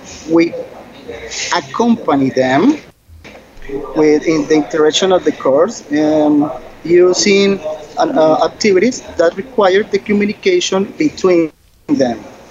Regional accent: Neiva, Huila, Colombia; English is a second language; I'm 41 years old. I'm from Neiva. All my life I have been living in Neiva.

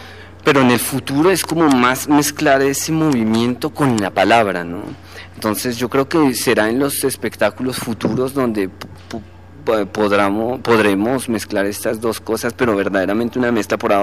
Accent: Colombia; moved away as an adult; deja el testimonio de lo que fue irme de Colombia y el por qué yo me fui de Colombia, que era como una búsqueda artística, ¿no?, hacia Europa. Entonces es como ese testimonio de ese hecho, de yo, colombiano, estudiante que se va a Europa

